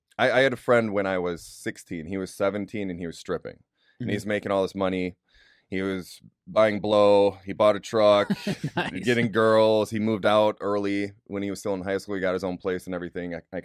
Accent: Wisconsin, United States; now in California, United States; I'm originally from Wisconsin.

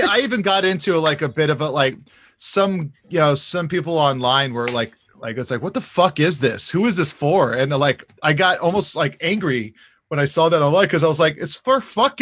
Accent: Hawaii, United States; Hawaii, which has a lot of superstitious stuff, for sure.

